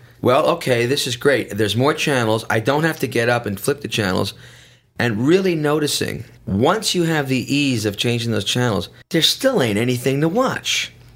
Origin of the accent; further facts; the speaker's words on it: New York, United States; which I've been seeing happen for quite a long time because I'm from New York.